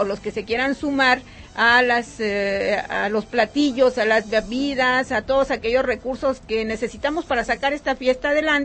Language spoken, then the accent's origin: Spanish; Mexico; y de ahí la importancia que como mexicanos, bueno, retomemos, nos informemos, nos organicemos